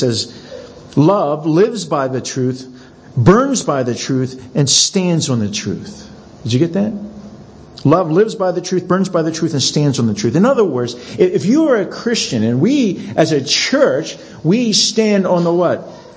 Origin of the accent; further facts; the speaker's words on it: Adelaide, South Australia, Australia; now in Sydney, Australia; I came from Adelaide. I go back to Adelaide every other year.